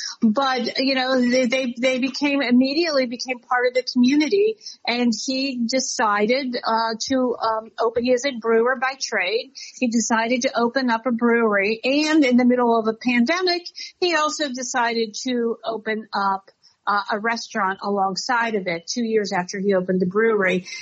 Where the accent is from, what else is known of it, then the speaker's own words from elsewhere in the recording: Pittsburgh, Pennsylvania, United States; Well, I grew up in the Paris of Appalachia, right? Pittsburgh. I mean, I grew up on a hill.